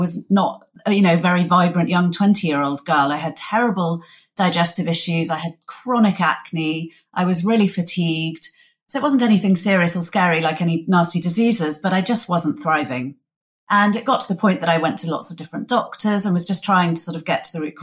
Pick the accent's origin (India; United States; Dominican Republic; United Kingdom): United Kingdom; North East England; So I grew up in Northumberland in the countryside.